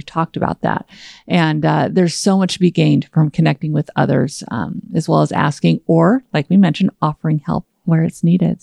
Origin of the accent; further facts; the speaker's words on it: California, United States; I'm from California. Big bodies of water are naturally oceans.